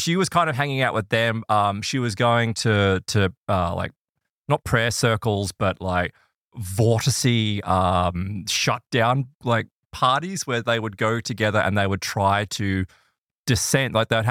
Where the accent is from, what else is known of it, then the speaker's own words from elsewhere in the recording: Brisbane, Queensland, Australia; I remember being a kid and here because I grew up in Brisbane